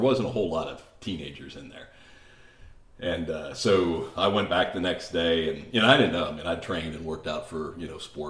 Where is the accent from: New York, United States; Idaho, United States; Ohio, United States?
Ohio, United States; back to Columbus, Ohio. I'm from Ohio originally.